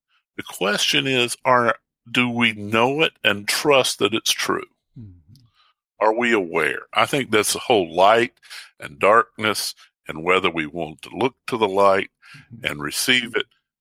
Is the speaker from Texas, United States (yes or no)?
no; Mount Airy, North Carolina, United States; anybody that's listened to the show for a while knows I'm from Mount Airy, North Carolina, the hometown of Andy Griffith.